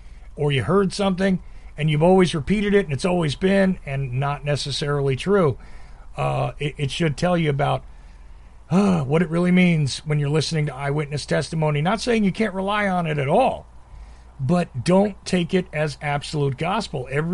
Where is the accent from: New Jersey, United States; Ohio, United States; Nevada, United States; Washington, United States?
New Jersey, United States; also born or lived in New York City; I'm mainly from New Jersey, but I mean, I lived in New York City